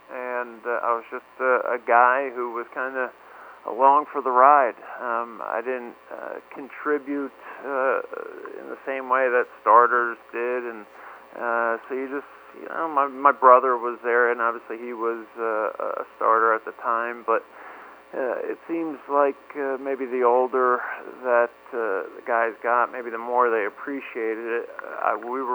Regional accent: New Jersey, United States; growing up on the East Coast in New Jersey, you always took those kind of day trips throughout elementary school where you went to Washington, D.C.

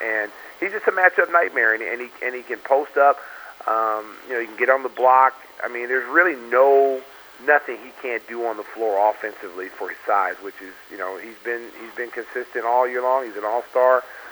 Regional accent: Lawton, Oklahoma, United States; I send a shout-out to all my hometown people in Lawton, Oklahoma, and I still keep my Oklahoma roots strong.

